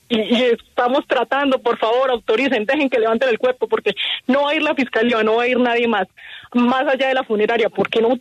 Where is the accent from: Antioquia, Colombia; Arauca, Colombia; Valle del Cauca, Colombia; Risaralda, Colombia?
Arauca, Colombia; Botalón; now in Bogotá, Colombia; Yo acabo de llegar de Arauca el lunes. Estaba justo en Botalón, estaba en mi tierra con mi familia y retorné a Bogotá